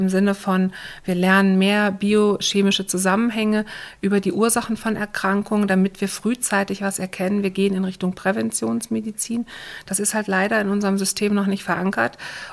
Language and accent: German; Germany; also born or lived in Switzerland; Und ich bin in der Schweiz geboren und bin quer durch Deutschland gezogen mit meinen Eltern.